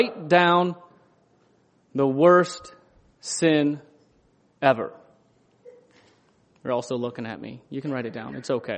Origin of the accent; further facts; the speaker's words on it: Ohio, United States; Now, I grew up in Ohio